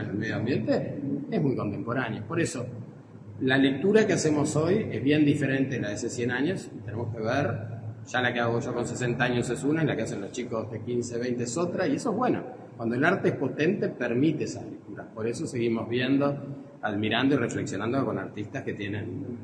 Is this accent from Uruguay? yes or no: yes; Montevideo, Uruguay; yo soy de Montevideo